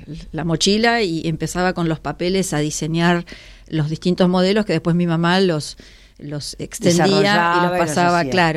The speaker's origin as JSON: {"language": "Spanish", "town": "Rosario", "region": "Santa Fe", "country": "Argentina", "lives_now": "Buenos Aires, Argentina", "said": "vendí mi casa de Rosario y me vine para Buenos Aires. Y eso fue el año 94."}